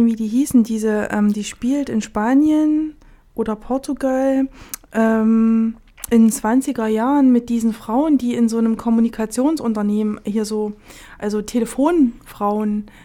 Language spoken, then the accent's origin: German; Elsterwerda, Brandenburg, Germany; born there; Oh, im ganz südlichen Brandenburg. Elsterwerda heißt das, kennt eigentlich keiner, außer vom Umsteigen nach Berlin.